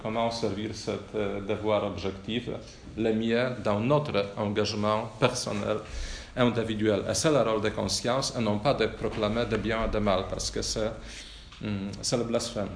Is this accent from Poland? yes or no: yes; Poland; French is a second language; Parce que chez nous, en Pologne, beaucoup ont dit